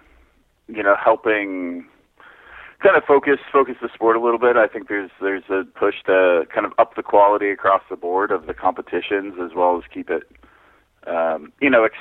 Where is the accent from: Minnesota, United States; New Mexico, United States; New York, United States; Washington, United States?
New Mexico, United States; Albuquerque; also born or lived in Pennsylvania / Florida; now in Ocala, United States; I grew up in Area 10 in Albuquerque and competed out there in California quite a bit when I was younger, and moved to the East Coast for school in Pennsylvania at Bucknell, and eventually ended up in Florida with a horse farm in just north of Ocala.